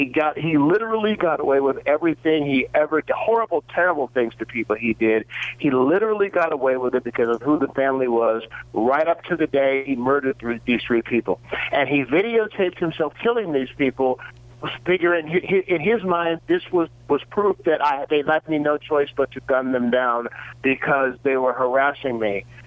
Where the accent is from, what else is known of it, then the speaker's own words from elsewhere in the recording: San Leandro, California, United States; What The Scion is about, it's another story of my hometown of San Leandro.